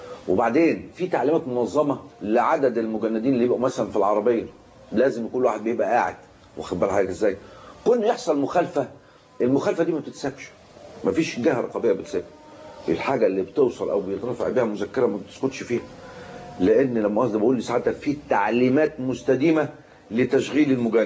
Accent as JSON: {"language": "Arabic", "country": "Egypt", "said": "احنا مصريين بنحب بلدنا ونخاف على بلدنا كلنا"}